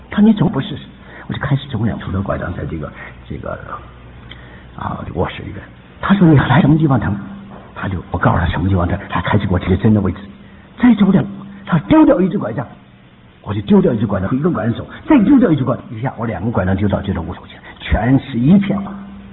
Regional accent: China; 那作为一个中国人，看着中国的强大起来

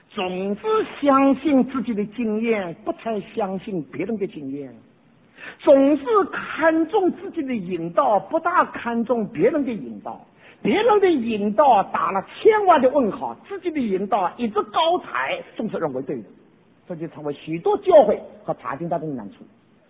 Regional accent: China; 亲爱的弟兄姊妹，在我们中国人中间何必容易犯这个毛病？

